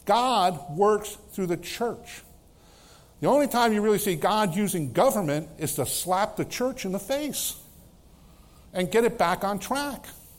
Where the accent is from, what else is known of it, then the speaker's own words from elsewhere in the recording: United States; Now, I'm an American. I'm proud to be American.